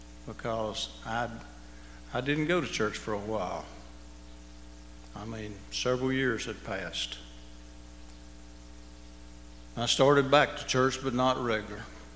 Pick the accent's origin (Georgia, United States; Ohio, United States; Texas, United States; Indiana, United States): Georgia, United States; Lindale; I grew up in Lindale, or what they call Boozville. And a lot of people know where Boozville is.